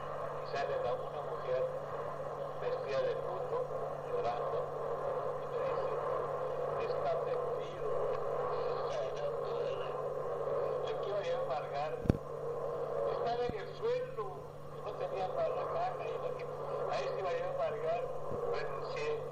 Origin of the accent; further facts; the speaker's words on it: El Salvador; No, le digo, soy salvadoreño.